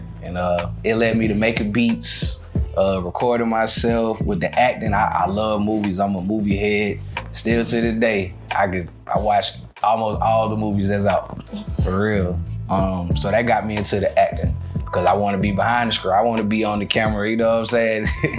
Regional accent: Atlanta, Georgia, United States; born there; I was born in Atlanta, of course.

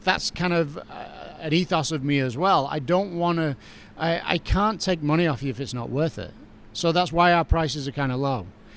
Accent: England, United Kingdom; But the core of me, I'm English. And so I have to serve you a 20-ounce pint.

